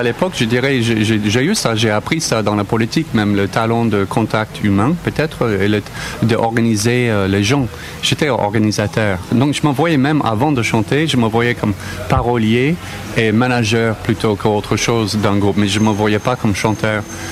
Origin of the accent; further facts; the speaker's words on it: United States; now in France; j'aurais du mal à redémarrer chez moi aux États-Unis